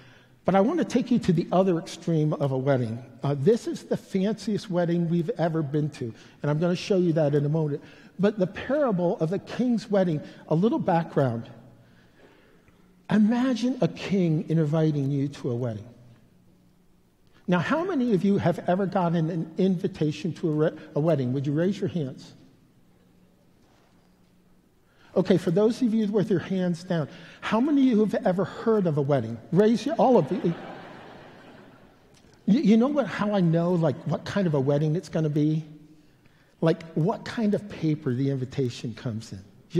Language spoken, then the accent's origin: English; Pennsylvania, United States; We grew up in Appalachia, or right on the edge of Appalachia.